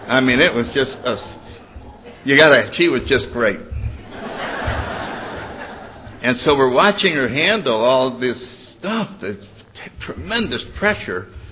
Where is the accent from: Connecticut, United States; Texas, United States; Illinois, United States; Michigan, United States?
Connecticut, United States; New Haven; Anyway, I grew up in New Haven, Connecticut. I was born in 1931.